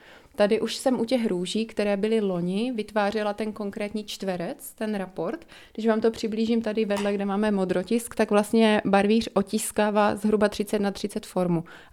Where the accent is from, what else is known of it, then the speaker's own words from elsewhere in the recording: South Moravian Region, Czechia; já jsem spolupracovala s Jihomoravskou komunitní nadací, tam u nás na Podluží